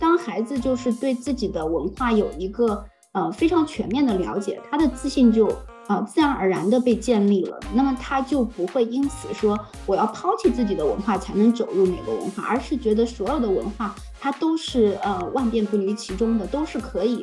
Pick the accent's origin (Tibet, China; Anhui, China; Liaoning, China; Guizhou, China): Guizhou, China; moved away as an adult; 然后我是70年代末出生的，我是贵州人。18岁的时候进入南京大学，但是我没有在那里完成学业，就转学到了加拿大。